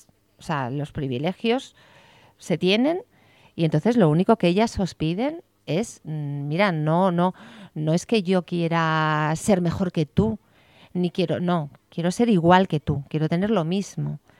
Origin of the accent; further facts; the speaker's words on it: Santander, Cantabria, Spain; ya tengo una edad, voy a cumplir 60 años. Y de lo que yo he vivido, o sea, yo que soy del norte de España, yo en Santander me levantaba todos los días